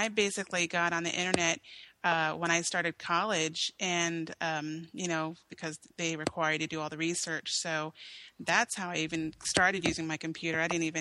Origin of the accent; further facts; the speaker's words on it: Honolulu, Hawaii, United States; Correct. I'm from Hawaii, raised there. My dad was retired military over there. So basically from Honolulu.